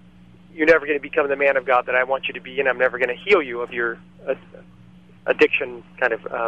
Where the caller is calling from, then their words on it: California, United States; Out in California.